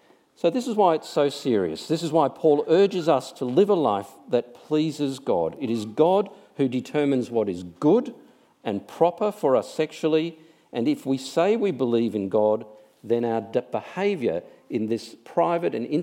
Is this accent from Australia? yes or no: yes; Melbourne, Victoria, Australia; I'm from Melbourne